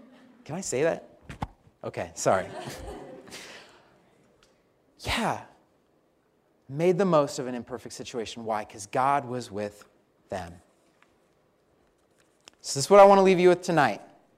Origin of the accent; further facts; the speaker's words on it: Colorado, United States; now in Philadelphia, United States; Now, you all call it the shore. I'm from Colorado, so we call it the beach.